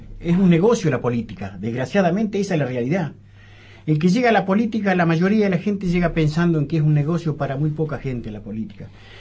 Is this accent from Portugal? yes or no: no; Los Menucos, Río Negro, Argentina; Yo soy de Los Menucos, nacido en Bacheta, pero de Los Menucos de toda la vida.